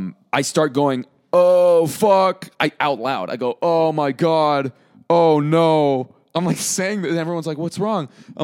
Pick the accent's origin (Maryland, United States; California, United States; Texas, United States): California, United States; Orange County; He's from Orange County, and so am I. I hate hipsters too, but like we're from Orange County, and we never hung out with people like that.